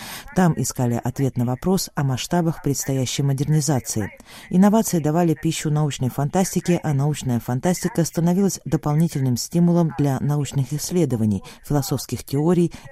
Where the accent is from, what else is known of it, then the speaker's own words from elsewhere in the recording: India; Я имею в виду Китай, Индию, откуда я родом